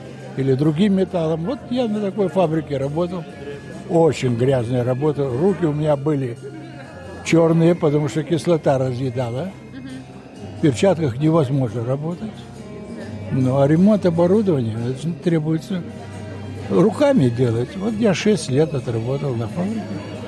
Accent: Babruysk, Mogilev Region, Belarus; moved away; Мы из Бобруйска приехали.

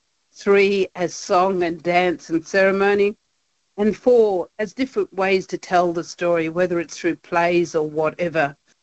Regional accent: Broome, Western Australia, Australia; born there; today I'm speaking with you in Broome, Western Australia, which is my home. So I was born in Broome, but my traditional lands and waters and the work that I do is really based around the Marawara, the Fitzroy River.

